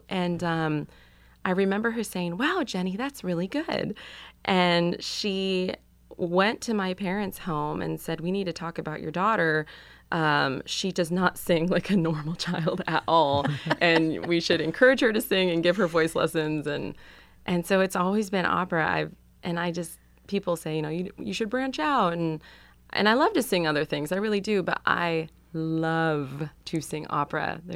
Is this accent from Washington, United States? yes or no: yes; Puyallup, Washington, United States; now in Springfield, United States; I'm a transplanted Heartlander. Originally, I'm from near Seattle, Washington. Is that where you grew up? Yes. In a smaller town called Puyallup. We're known for a very large fair in the Puget Sound area.